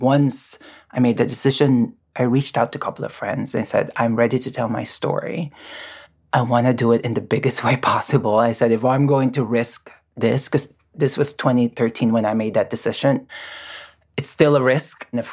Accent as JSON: {"language": "English", "country": "Philippines", "tie": "born or raised there", "said": "I'm born and raised in the Philippines. This is a country and culture that have a long history of gender fluidity."}